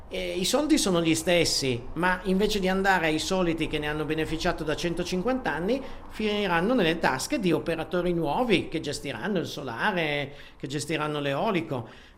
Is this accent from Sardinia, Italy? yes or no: no; Piedmont, Italy; Io vengo peraltro dalla Valle di Susa, dove ho davanti ai miei occhi le macerie, vere e proprie macerie